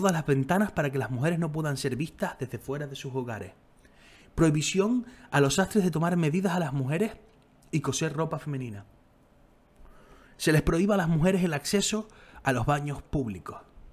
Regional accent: Spain; pero claro, como somos españoles, cultura patriarcal, no sé qué

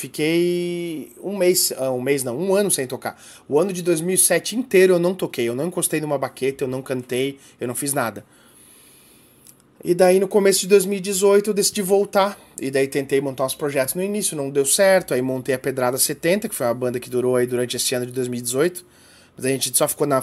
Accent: Blumenau, Santa Catarina, Brazil; Blumenau, que é a minha cidade natal, é disparado a cidade onde eu mais toquei na vida.

